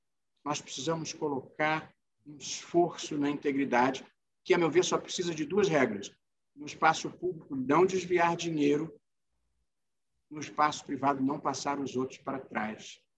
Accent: Vassouras, Rio de Janeiro, Brazil; also born or lived in United States; now in Brasília, Brazil; dessa primeira parte em que eu falo de Vassouras, onde eu passei a minha infância, da minha vida no Rio, da minha vinda para Brasília.

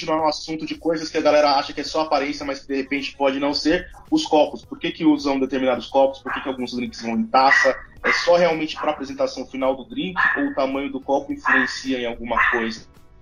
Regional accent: Minas Gerais, Brazil; Eu sou de Minas. Aqui em Minas tá normal.

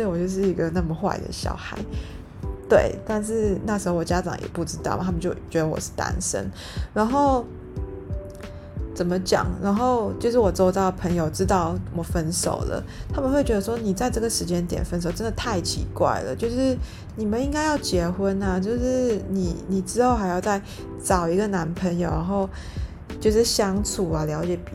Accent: Singapore; 像我是新加坡人嘛，然后在新加坡的居住环境就是大概 75-80% 的国人都是住在公宅里面

